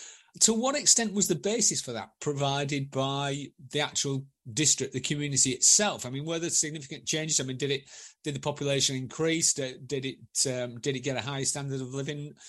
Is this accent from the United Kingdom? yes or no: yes; England, United Kingdom; as a kid growing up in England in the 60s and 70s